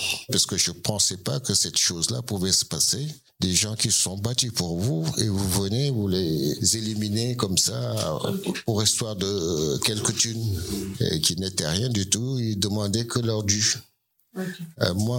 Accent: Senegal; en tant que Sénégalais, on se sent concerné

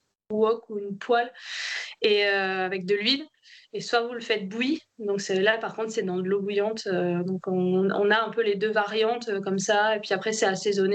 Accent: Fréjus, Provence-Alpes-Côte d'Azur, France; now in Mauritius; Et j'ai grandi à Fréjus, mais je me suis jamais sentie chez moi comme je me sens chez moi à Maurice, en fait.

